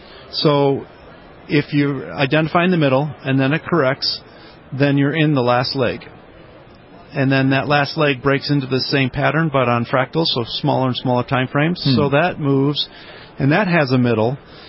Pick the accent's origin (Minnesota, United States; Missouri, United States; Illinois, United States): Illinois, United States; Chicago; Yeah, the short version is I'm from Chicago and I had an office in a bank